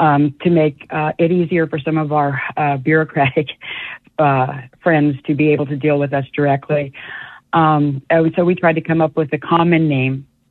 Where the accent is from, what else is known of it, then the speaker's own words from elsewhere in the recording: California, United States; I was born and raised in Sonoma County, but being born and raised here and looked down upon